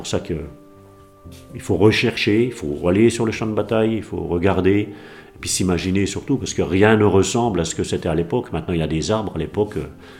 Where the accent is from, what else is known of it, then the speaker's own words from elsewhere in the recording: Saint-Étienne-lès-Remiremont, Grand Est, France; je vais avoir 55 ans. J'ai toujours habité dans la vallée de la Moselotte, mais Moselle. Je suis de Saint-Étienne-lès-Remiremont, juste à côté. Et puis, oui, ben, je suis vraiment Vosgien à 100%